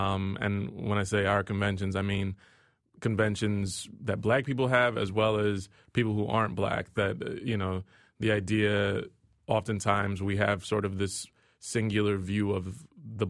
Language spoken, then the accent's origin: English; Texas, United States; also born or lived in North Carolina; I grew up in Texas and I lived in North Carolina for a while